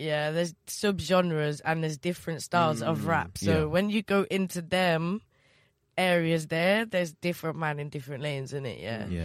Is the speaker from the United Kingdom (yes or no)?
yes; England, United Kingdom; I'm from the Midlands